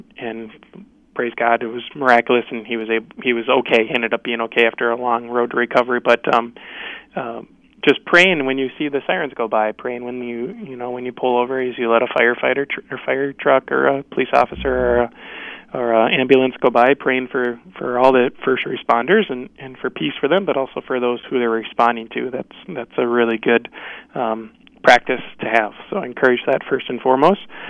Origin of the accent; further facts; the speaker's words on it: St. Michael, United States; Actually, growing up in St. Michael, and my mom and dad, they would always, you know, pray the Hail Mary when we heard the sirens go by.